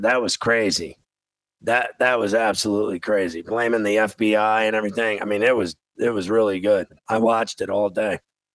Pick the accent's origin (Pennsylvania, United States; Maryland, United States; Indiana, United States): Pennsylvania, United States; Pittsburgh; And as a kid growing up in Pittsburgh, I just, you know, it was just every year, it was the suffering at the hands of the Mets.